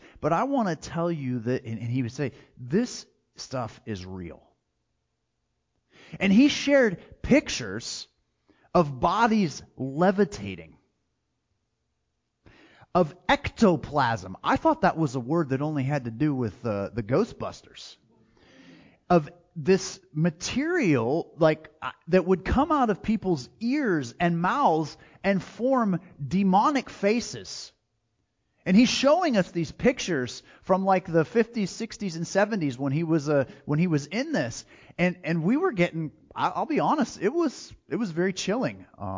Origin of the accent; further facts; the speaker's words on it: Pennsylvania, United States; I was back in my hometown of Pennsylvania working to make some money.